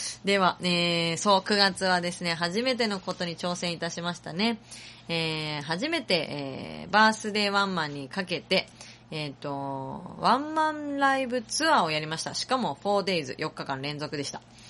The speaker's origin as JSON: {"language": "Japanese", "region": "Tokyo", "country": "Japan", "said": "私はちゃんと東京の人間ですよね、東京の人間なのでございますよ。"}